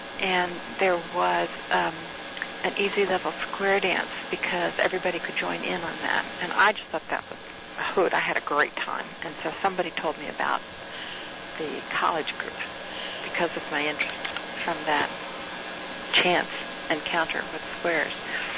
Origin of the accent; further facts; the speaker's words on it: Baltimore, Maryland, United States; I was born in Baltimore, and I was there until 2 years after college.